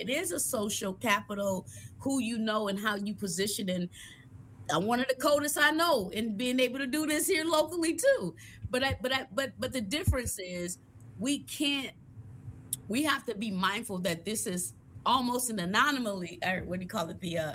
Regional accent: Illinois, United States; And I'm from Illinois, so I'll be yelling y'all.

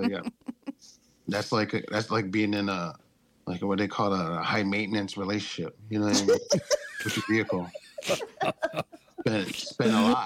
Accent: Minneapolis, Minnesota, United States; now in Leech Lake, United States; I got the same. I was born and raised in Minneapolis, over Southside.

